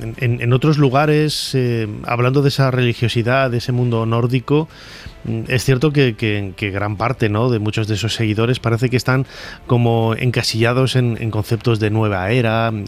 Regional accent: León, Castile and León, Spain; Yo que soy de León, yo recuerdo hace muchísimos años cuando tuve noticia de que los vikingos habían llegado a León

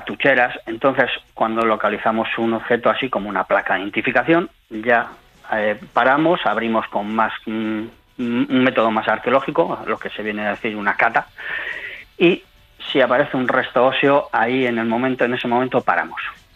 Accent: Amorebieta, Basque Country, Spain; precisamente en mi pueblo, en Amorebieta.

